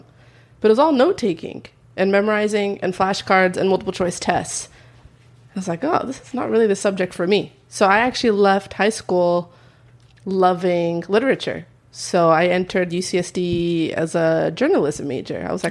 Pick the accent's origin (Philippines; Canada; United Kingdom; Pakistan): Canada; Vancouver, British Columbia; now in United States; I didn't grow up here. I grew up in Vancouver, Canada.